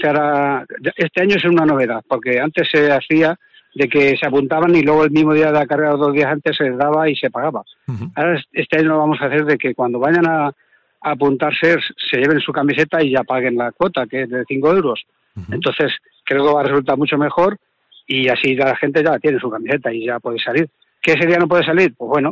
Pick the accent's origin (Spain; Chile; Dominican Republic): Spain; Alcázar de San Juan, Castilla-La Mancha; ahora mismo no sé los que somos de Alcázar